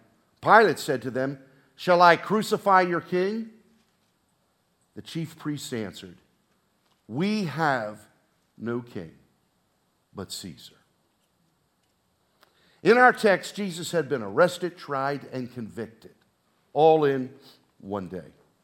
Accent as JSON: {"language": "English", "town": "Baltimore", "region": "Maryland", "country": "United States", "tie": "born or raised there", "said": "I'm born and raised in Baltimore."}